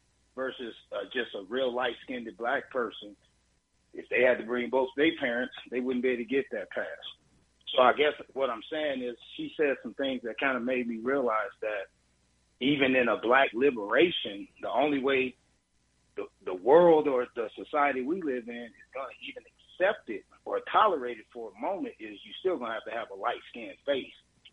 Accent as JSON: {"language": "English", "region": "the South", "country": "United States", "tie": "born or raised there", "said": "here's some things I noticed growing up in the Bible Belt down there in the South."}